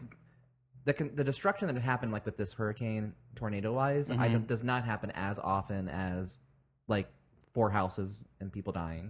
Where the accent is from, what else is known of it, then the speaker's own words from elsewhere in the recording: Midwest, United States; I've gone through the tornadoes, you know, from growing up in the Midwest.